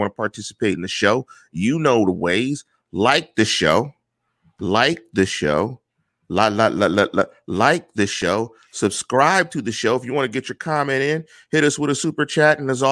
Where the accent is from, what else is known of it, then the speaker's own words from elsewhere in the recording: United States; You know, I'm from the States. What's Canada Day?